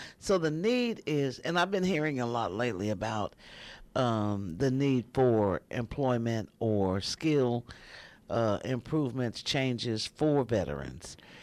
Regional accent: Kansas City, Missouri, United States; I'm from Kansas City.

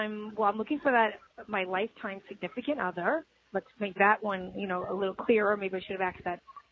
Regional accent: New York, United States; My ex-husband, he's from Tampa and I'm from New York.

